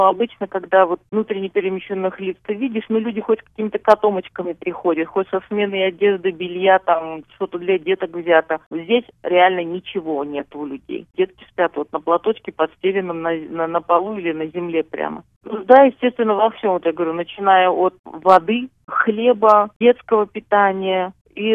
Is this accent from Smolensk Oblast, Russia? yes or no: no; Saint Petersburg, Russia; Я сама из Санкт-Петербурга.